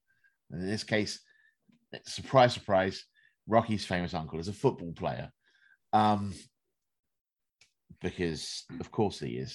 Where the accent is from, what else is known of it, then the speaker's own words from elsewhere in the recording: England, United Kingdom; now in United States; I'm English. We're doing an episode about football.